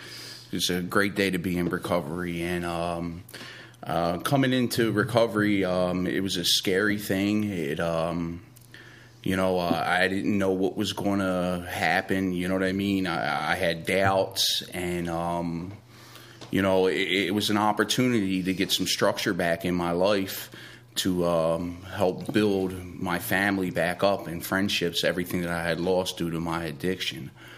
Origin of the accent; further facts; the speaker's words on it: Philadelphia, Pennsylvania, United States; I grew up in Southwest Philadelphia